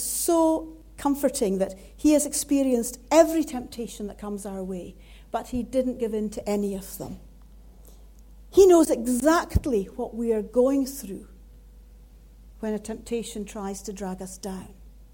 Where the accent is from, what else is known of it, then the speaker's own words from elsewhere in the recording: Scotland, United Kingdom; accent: Scottish; So although I have a Scottish accent, I really am a local.